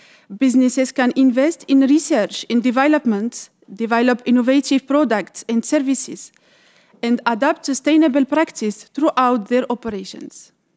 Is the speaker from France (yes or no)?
yes; France; now in Dubai, United Arab Emirates; I'm from France, and I come all the way from Dubai to represent my company AUS Global.